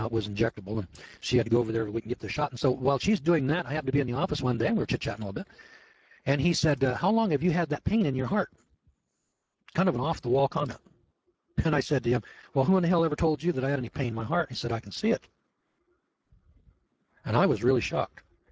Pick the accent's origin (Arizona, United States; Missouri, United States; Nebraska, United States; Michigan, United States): Missouri, United States; You know, I'm from Missouri.